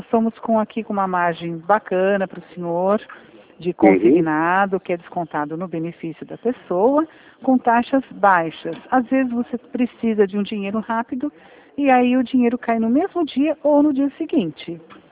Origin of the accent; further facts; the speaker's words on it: Rio Claro, São Paulo, Brazil; Aqui, eu sou aqui de Rio Claro, tá?